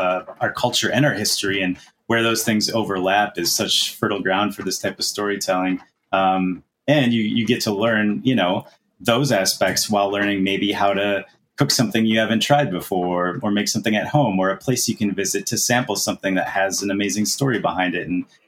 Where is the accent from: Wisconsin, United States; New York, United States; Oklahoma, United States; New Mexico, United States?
Wisconsin, United States; Wausau; Yeah, so I grew up in Wausau, Wisconsin, you know, smaller town right in the central part of the state. I grew up in the countryside near Wausau, I should say. So I'm a country kid